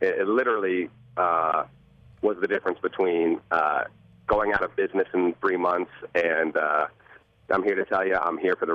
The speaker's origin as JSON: {"language": "English", "town": "Yellow Springs", "region": "Ohio", "country": "United States", "tie": "born or raised there", "said": "So growing up in Yellow Springs, I think I was sheltered from a lot of the stigmas that go along with being biracial on a day-to-day basis."}